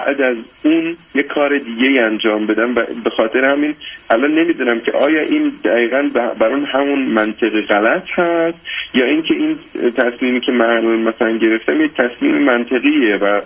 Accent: Iran; born there; moved away; ما با یه تفکرات خیلی غلطی توی ایران بالاخره به دنیا اومدیم،

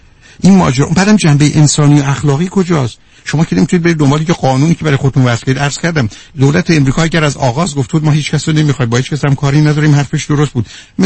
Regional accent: Iran

